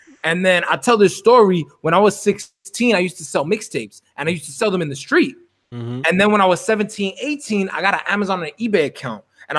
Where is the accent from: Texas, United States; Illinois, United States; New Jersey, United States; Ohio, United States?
New Jersey, United States; West New York; I grew up in Jersey, right across the water, in West New York, New Jersey, like right across the water.